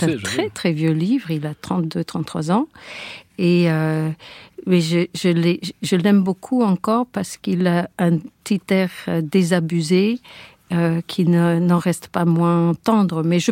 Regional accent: Midwest, United States; French is a second language; now in Paris, France; quelqu'un qui venait de ma culture, qui venait du Middle West américain, qui avait un background comme ça, à peu près comme le mien.

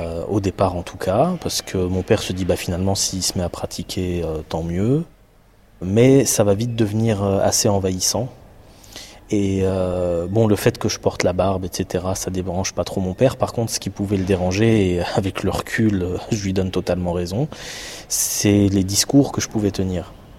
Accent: France; now in Brussels, Belgium; j'ai 33 ans, je suis français résident à Bruxelles

